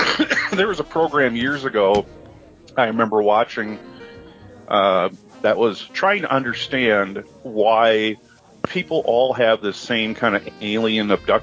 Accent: Midwest, United States; But, you know, growing up in the Midwest, you know, there's 6 months out of the year where it's, you know, really cold to go outside.

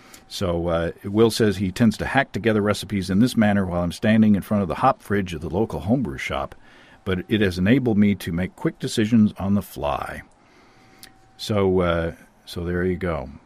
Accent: United States; now in Canada; being an American living in Canada

